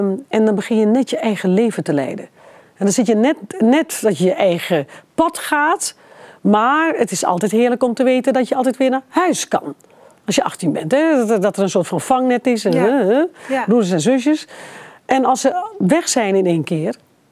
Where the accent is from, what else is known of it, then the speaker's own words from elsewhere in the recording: Suriname; Of op straat, ik ben opgegroeid in Suriname.